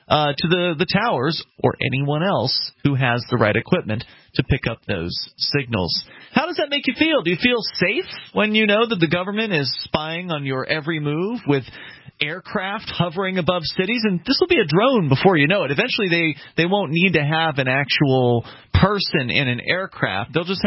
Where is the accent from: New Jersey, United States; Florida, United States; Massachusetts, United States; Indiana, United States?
Florida, United States; By the way, I'm from Florida originally.